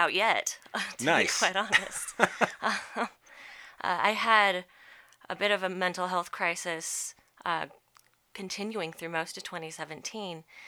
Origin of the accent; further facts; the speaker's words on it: Brighton, Colorado, United States; I was born and grew up in Brighton.